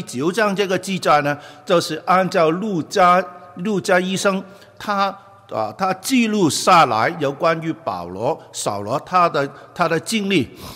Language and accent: Chinese; Guangdong, China; 就是我们广东人说是身家清白